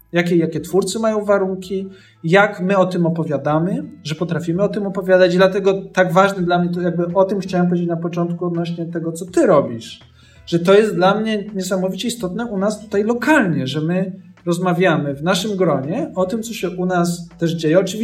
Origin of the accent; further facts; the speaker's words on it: Ghana; Polish is a second language; Mój syn ma na imię ODO. Pochodzimy z Gany. I ODO w naszym lokalnym języku znaczy miłość.